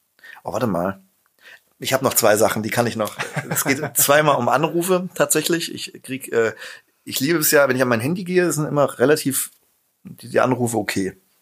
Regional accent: East Germany, Germany; ich bin Ossi und bin in Schmalkalden geboren.

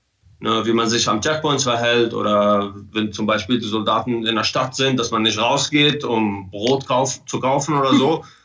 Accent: Palestine; Oder hier, wenn ich mich bewege, dann bin ich ein Palästinenser und ich fahre sogar ein palästinensisches Auto.

